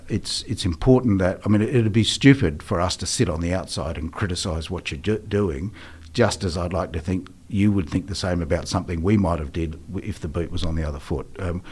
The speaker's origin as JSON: {"language": "English", "country": "Australia", "moved": "yes", "lives_now": "New Zealand", "said": "I'm originally an Australian. I'm a dual citizen now. Came here to New Zealand in 2004"}